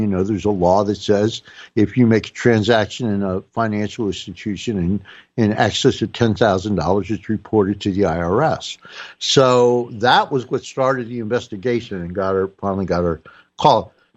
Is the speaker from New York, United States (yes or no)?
no; New Jersey, United States; You know, I was raised in North New Jersey, and there neighborhood politics was everything.